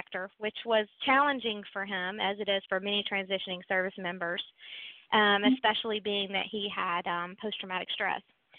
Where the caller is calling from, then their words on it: Quantico, Virginia, United States; So I am calling from outside of Quantico, Virginia, and that is where we live and where Semper Canine is headquartered.